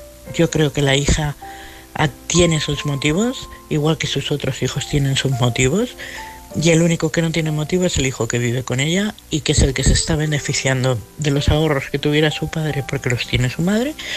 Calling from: Madrid, Community of Madrid, Spain; soy de Madrid.

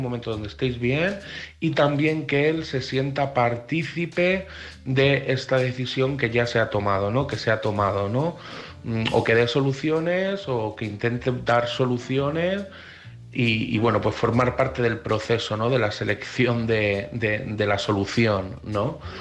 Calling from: Madrid, Community of Madrid, Spain; de Madrid

